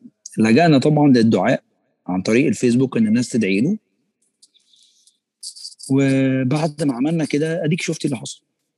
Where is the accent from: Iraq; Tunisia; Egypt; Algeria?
Egypt; يعني احنا مثلا عندنا في مصر عندنا شائع جدا جواز القرايب